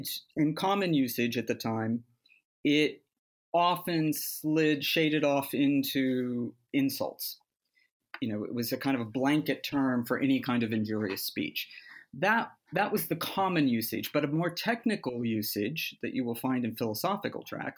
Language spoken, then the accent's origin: English; United States; because as an American, I knew Thomas Paine from the context of the American Revolution